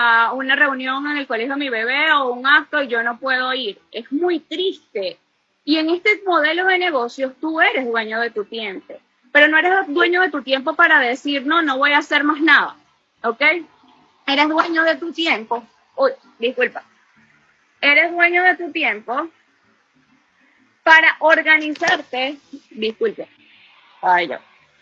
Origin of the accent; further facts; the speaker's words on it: Venezuela; así somos las venezolanas, somos mujeres aguerridas, echadas para adelante, que no nos detenemos ante las circunstancias